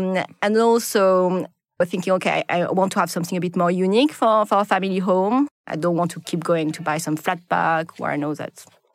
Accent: Lille, Hauts-de-France, France; English is a second language; So I grew up in Lille, which is not such a small city, but it just felt really small.

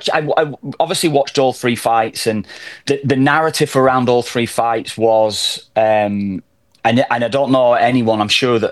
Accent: Ireland; We're always the underdogs as Irish forever, as far as our lifetime has been.

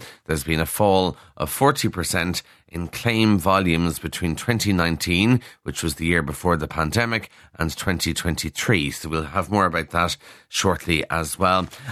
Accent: Leinster, Ireland; So for some reason, the highest number of applications were made by owners in Kildare. I'm from Kildare. I've never seen an XL bully dog

